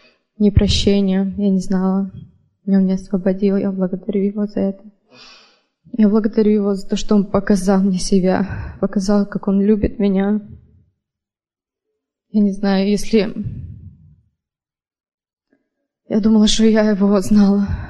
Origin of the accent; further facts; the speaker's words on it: Vancouver, Washington, United States; Я из Вашингтон, Ванкувер, Вашингтон.